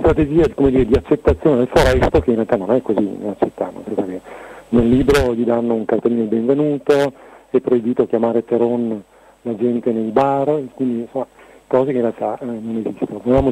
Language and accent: Italian; Verona, Veneto, Italy; Un veronese anche, perché in realtà è indietro veronese, ma sono un veneto sostanzialmente.